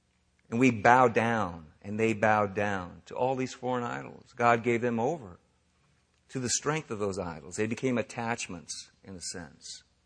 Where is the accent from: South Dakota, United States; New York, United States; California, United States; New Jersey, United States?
California, United States; San Francisco; I grew up in San Francisco